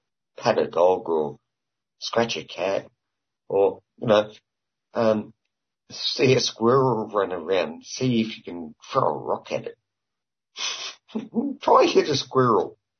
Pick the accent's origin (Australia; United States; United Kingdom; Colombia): Australia; I'm Australian.